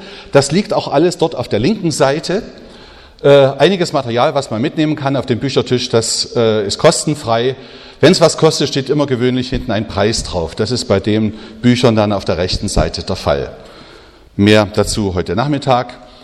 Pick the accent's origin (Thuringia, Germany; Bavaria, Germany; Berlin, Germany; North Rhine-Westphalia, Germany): Thuringia, Germany; Jena; now in Gefell, Germany; ich stamme aus Jena in Thüringen und bin nach 8 Umzügen auch wieder in Thüringen gelandet. Und zwar in Gefell, einem kleinen Ort, genau zwischen Thüringen, Sachsen und Bayern, in dieser Ecke, auf der Thüringer Seite.